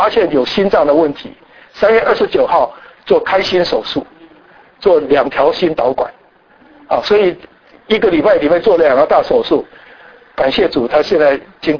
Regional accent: China; 这中国人最会做这个事情的，对不对？我们中国有八股文化，所以我们中国人最会表面文章了

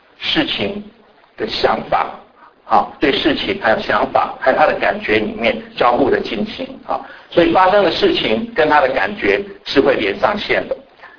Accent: China; 那但是对于我们中国人来讲，就是因为我们从小的那个环境啊

